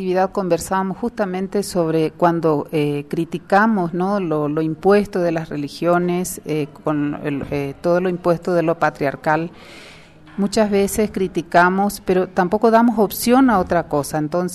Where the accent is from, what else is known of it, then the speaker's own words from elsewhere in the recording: Paraguay; Soy de Paraguay, un tono diferente más dentro de toda esta diversidad de voces